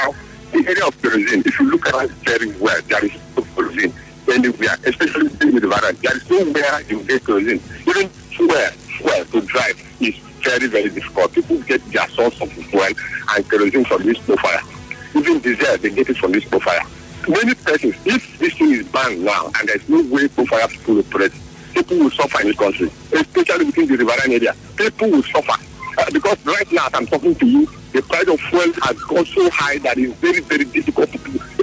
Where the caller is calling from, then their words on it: Maryland, United States; calling from Maryland.